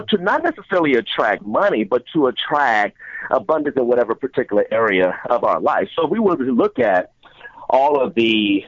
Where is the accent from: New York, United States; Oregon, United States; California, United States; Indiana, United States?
Indiana, United States; Gary; born there; also born or lived in Chicagoland; I was born in Gary, Indiana, right outside of Chicago.